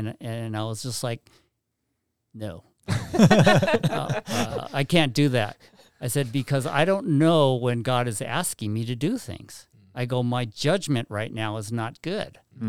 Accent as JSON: {"language": "English", "town": "Gardena", "region": "California", "country": "United States", "tie": "born or raised there", "said": "because I grew up in Gardena and went to school."}